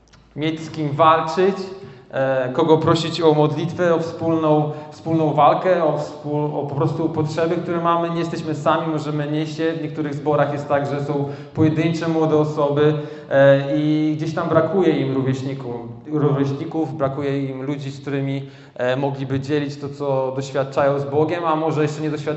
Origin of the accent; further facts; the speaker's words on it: Szczytno, Warmian-Masurian Voivodeship, Poland; Jestem strażakiem, no jestem ze Szczytna.